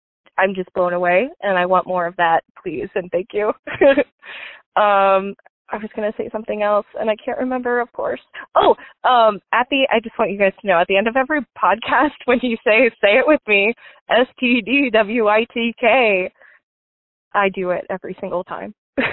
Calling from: Baltimore, Maryland, United States; I'm calling from Baltimore.

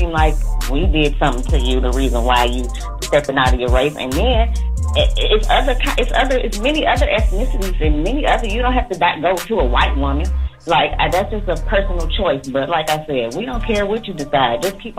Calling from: Houston, Texas, United States; I'm calling from Houston.

